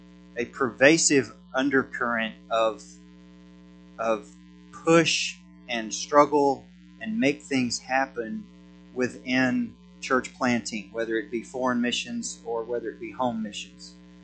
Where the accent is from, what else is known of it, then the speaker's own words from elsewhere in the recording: Oklahoma, United States; now in Idaho, United States; So I'm from Oklahoma originally. We're not from Idaho, and if you hear detect the accent, that's why, because they don't have that in Idaho.